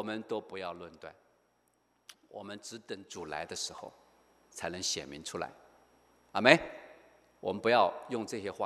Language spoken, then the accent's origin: Chinese; China; 就像我们中国人，我们讲到孔子，我们讲到孔子，孔子是我们中国人所谓的什么至圣先师啊，